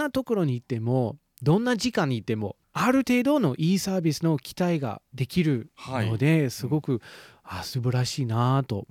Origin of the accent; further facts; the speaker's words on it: United States; Japanese is a second language; で僕はアメリカ人だからすごくでもと言いたいけど